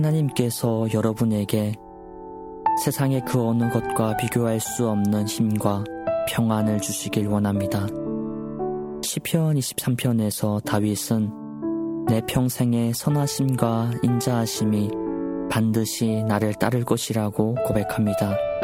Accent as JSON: {"language": "Korean", "country": "North Korea", "said": "우리의 저 북조선 고향 땅에도"}